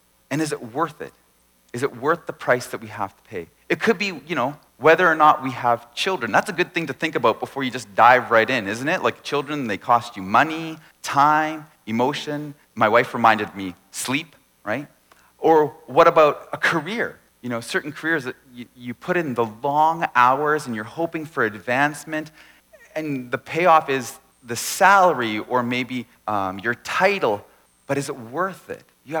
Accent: Burnaby, British Columbia, Canada; I grew up in North Burnaby, and so we really considered this area home.

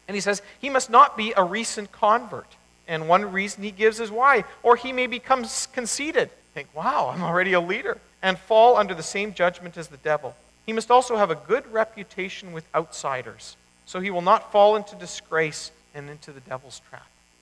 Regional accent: Elm Creek, Manitoba, Canada; Where I grew up in Elm Creek, there, multicultural was, you came from a different group of Mennonites. That really wasn't very multicultural, but, there were a few French-speaking people as well.

